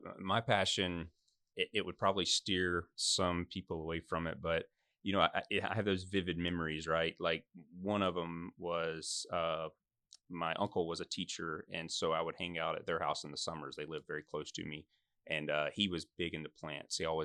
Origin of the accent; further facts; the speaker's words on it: Columbus, Georgia, United States; And so then when I was graduating high school, Columbus Tech at the time, I'm from Columbus, they had a 2-year horticulture program.